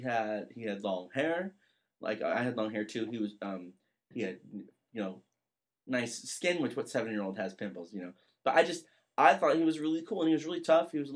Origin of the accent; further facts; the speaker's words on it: Riverside, California, United States; Riverside, about halfway between Los Angeles and San Diego.